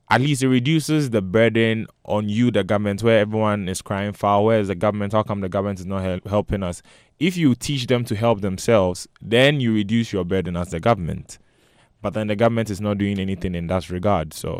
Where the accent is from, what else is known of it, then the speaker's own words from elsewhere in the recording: Ghana; I don't know about the rest of Africa, but I'm speaking from the Ghanaian experience, because the canker of street children keeps growing.